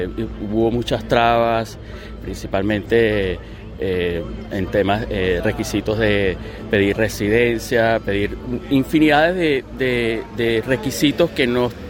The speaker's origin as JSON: {"language": "Spanish", "country": "Venezuela", "lives_now": "Australia", "said": "el mensaje que mandamos como venezolanos en el exterior"}